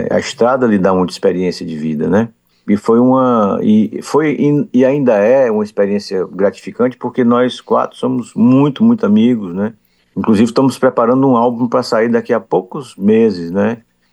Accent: Fortaleza, Ceará, Brazil; also born or lived in Rio de Janeiro; Eu sou de Fortaleza, não é? E depois fiz a carreira no Rio de Janeiro, onde eu morei, né? Muitos anos.

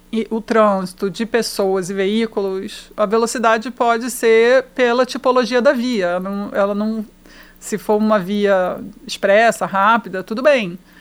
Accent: Niterói, Rio de Janeiro, Brazil; A gente tem uma cidade no Rio de Janeiro, que é Niterói, é minha cidade natal

